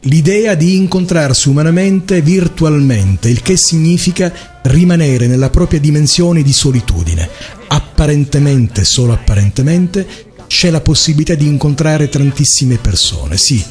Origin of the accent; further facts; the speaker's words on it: Santa Margherita di Belice, Sicily, Italy; now in Sciacca, Italy; Sono originario di Santa Margherita, ma ho fatto la scelta per amore, di venire a abitare a Sciacca durante il periodo del liceo.